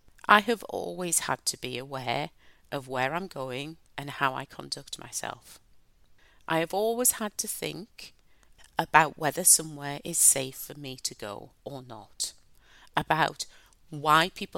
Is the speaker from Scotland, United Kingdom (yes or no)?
no; North East England, United Kingdom; born there; I'm born in the Northeast, I have a British passport, I am a British citizen.